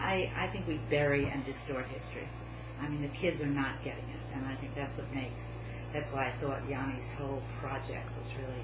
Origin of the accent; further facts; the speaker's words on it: New York, United States; now in Chapel Hill, United States; I'm from New York. I came here to join my children and grandchildren.